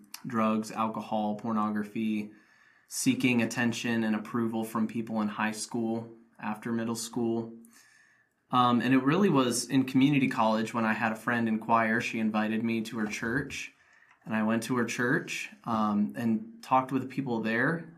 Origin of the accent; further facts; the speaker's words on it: New Bern, North Carolina, United States; being a part of prayer ministries around my hometown in New Bern, and praying with leaders there.